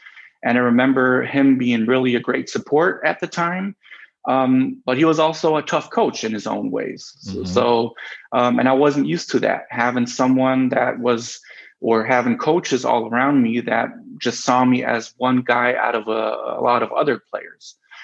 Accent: Bremerhaven, Bremen, Germany; In Bremerhaven, my hometown, I was able to just keep doing what I've been doing all my childhood, play basketball and be surrounded by basketball people and also make money.

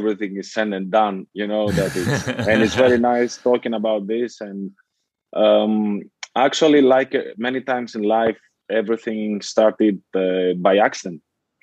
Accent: Thessaloniki, Central Macedonia, Greece; English is a second language; moved away as an adult; also born or lived in Athens; That was my home for me, even that I come from Thessaloniki. But after 5 years in Athens, I was feeling great.

